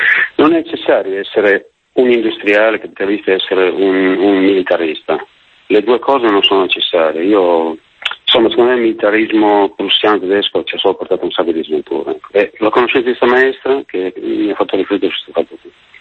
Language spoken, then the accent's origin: Italian; Murisengo, Piedmont, Italy; now in Turin, Italy; vengo dal Monferrato, sono di Murisengo, vicino a Castelnuovo Don Bosco, quindi sono cresciuto con i valori salesiani